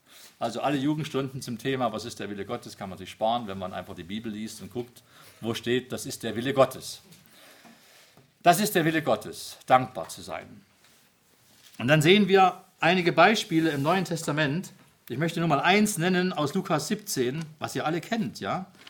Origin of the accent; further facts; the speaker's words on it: Saxony, Germany; ich komme ja aus Sachsen